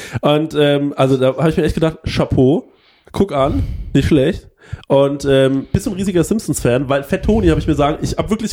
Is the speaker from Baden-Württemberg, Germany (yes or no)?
no; Aschaffenburg, Bavaria, Germany; Ich bin in Aschaffenburg aufgewachsen.